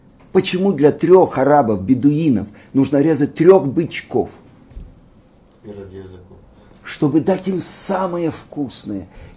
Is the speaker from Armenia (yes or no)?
no; Russia; Ну, я из России